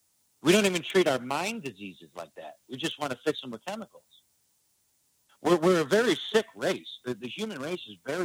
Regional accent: Illinois, United States; I grew up in the suburbs of Chicago.

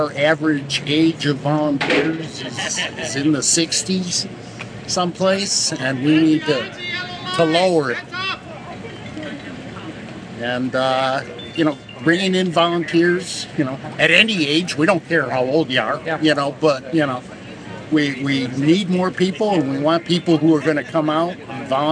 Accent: Chicago, Illinois, United States; In fact, I grew up in Chicago, so I hate trains.

